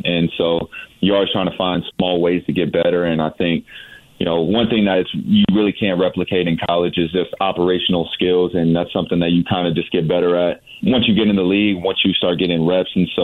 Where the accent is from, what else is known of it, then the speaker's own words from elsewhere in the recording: San Antonio, Texas, United States; now in Houston, United States; You know, I'm from the South. I'm from San Antonio, and I'm living in Houston now.